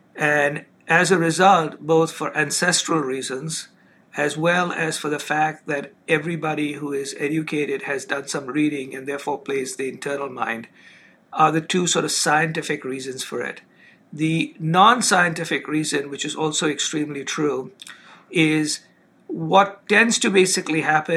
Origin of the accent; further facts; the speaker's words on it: India; I grew up originally in India.